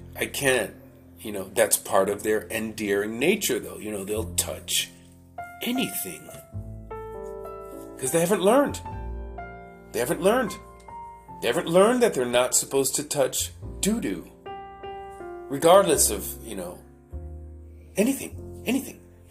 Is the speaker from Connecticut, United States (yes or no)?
no; New York City, New York, United States; Like, okay, so I'm from New York, right? We got Times Square.